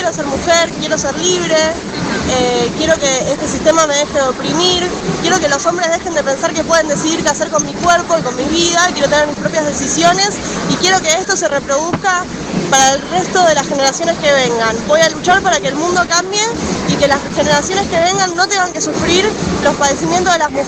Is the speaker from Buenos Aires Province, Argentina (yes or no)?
yes; Caseros, Buenos Aires Province, Argentina; soy de Caseros, estudio en la Universidad Nacional de 3 de Febrero.